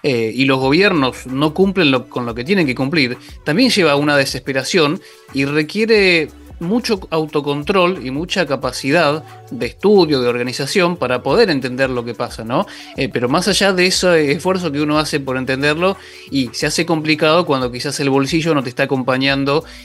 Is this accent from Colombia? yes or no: no; Argentina; Yo lo que te puedo decir como argentino y como persona que vive acá desde que nació y que de hecho nunca salió tampoco del país